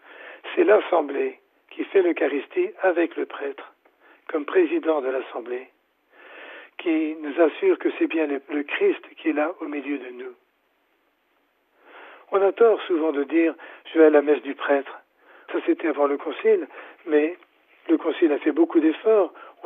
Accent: Loigny-la-Bataille, Centre-Val de Loire, France; C'est à Loigny-les-Batailles, c'est chez nous, en Eure-et-Loire.

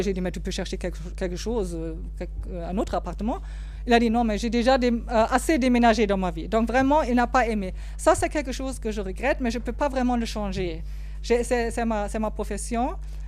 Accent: Germany; first language German; French is a second language; je viens de l'Allemagne, donc c'est mon chez-moi.

